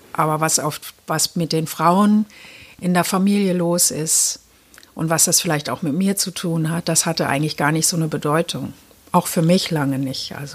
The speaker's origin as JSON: {"language": "German", "country": "Germany", "tie": "born there", "said": "ich bin ja in der DDR geboren."}